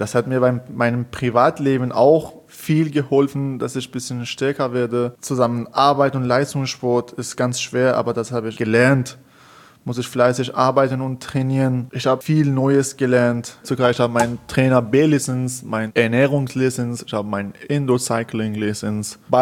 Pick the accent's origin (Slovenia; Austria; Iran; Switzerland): Iran; German is a second language; in meinem Staat, in meinem Heimat in Iran